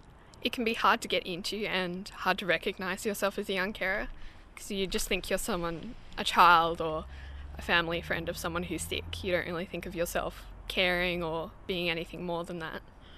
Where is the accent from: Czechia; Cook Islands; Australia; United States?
Australia; Hobart, Tasmania; I'm 17 and I'm from Hobart, and I'm a young carer.